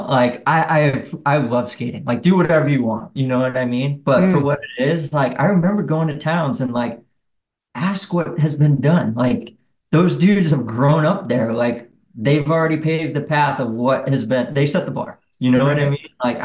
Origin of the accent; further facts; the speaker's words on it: Lowell, Massachusetts, United States; I mean, early days, like growing up in Lowell, like the skate parks really brought everyone together. We were like, you know, 13, 14. And that was like just the meetup spot, you know?